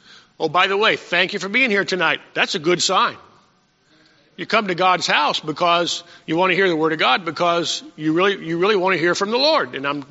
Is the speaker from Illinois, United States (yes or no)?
no; Texas, United States; And since I was born very near Texas and grew up in Texas, I guess I kind of lean towards the Astros, the Houston Astros.